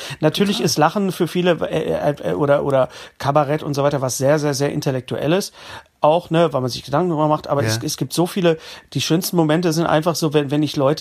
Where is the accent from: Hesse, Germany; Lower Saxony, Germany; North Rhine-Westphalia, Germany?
North Rhine-Westphalia, Germany; Bochum; in dem Viertel, wo ich aufgewachsen bin, in Bochum-Leer, da wo das Opelwerk war, wo mein Vater gearbeitet hat, 25 Jahre